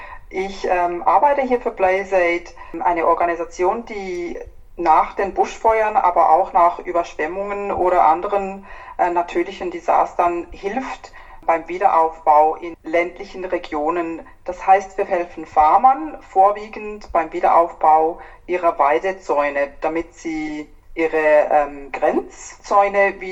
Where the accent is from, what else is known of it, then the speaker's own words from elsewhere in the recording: Switzerland; now in Australia; Wir kommen aus der Schweiz. Wir sind 2009 nach Australien gekommen mit einem Permanent Resident Visa eigentlich.